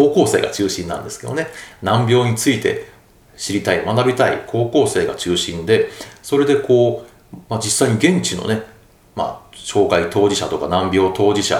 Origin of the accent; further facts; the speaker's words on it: Hiroshima, Japan; 僕は広島の出身なんですけど広島がどの地方か知ってますかって言うとね、中国地方とか言ってくれる子がいたりしてですね